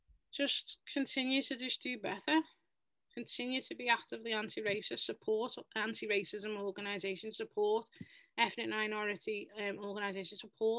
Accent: North West England, United Kingdom; So this type of work, anti-racism work, is at the forefront of being a Scouser. So just be a Scouser and be proud in that respect, and definitively love on your people

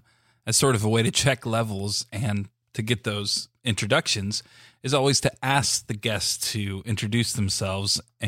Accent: Yorba Linda, California, United States; so I grew up in Yorba Linda, mm-hmm. very conservative Orange County, as did you.

